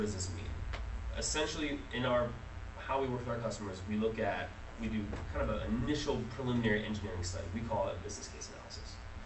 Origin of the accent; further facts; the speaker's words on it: Quad Cities, Illinois, United States; you know, I'm a lifelong Illinois resident, these pressures are something I see everywhere I go. I'm from the Quad Cities, and they're a shrinking Rust Belt community.